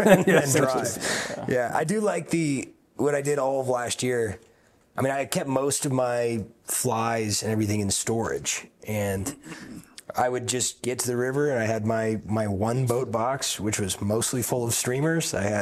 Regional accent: Seattle, Washington, United States; I'm like, well, he went to Michigan, but we're both from Seattle.

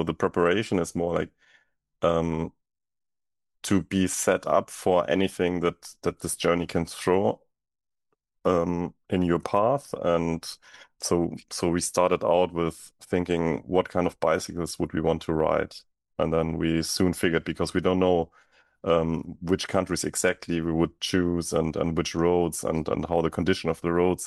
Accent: Germany; English is a second language; So I grew up in Germany. I'm born in Germany, grew up here.

